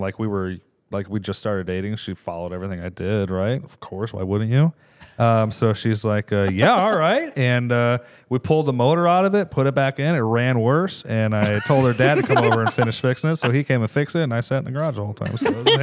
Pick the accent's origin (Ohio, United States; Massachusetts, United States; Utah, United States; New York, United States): Ohio, United States; Cleveland; Yeah, so where I was from in Ohio, I was from Cleveland area, but I was on the outskirts, a pretty rural area.